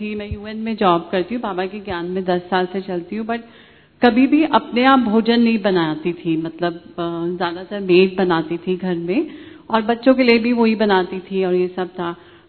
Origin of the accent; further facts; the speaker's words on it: Delhi, India; क्योंकि पले बड़े ही दिल्ली में हैं तो इतना फैलाव था फ्रेंड्स का, रिलेटिव्स का